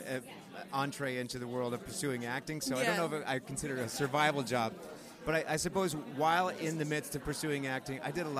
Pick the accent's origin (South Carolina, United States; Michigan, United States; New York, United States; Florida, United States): Michigan, United States; Saginaw; At a men's store in my hometown, Saginaw, Michigan.